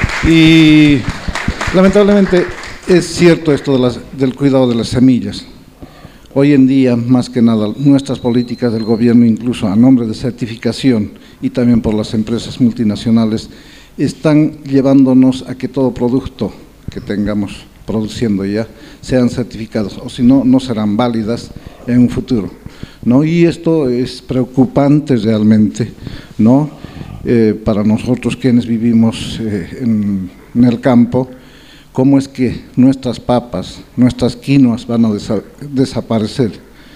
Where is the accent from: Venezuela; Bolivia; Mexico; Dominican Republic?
Bolivia; Santa Cruz; also born or lived in Oruro; cruceño, pero nacido en Oruro. Muchos años viviendo aquí, he estado recorriendo todo Santa Cruz, de pueblo en pueblo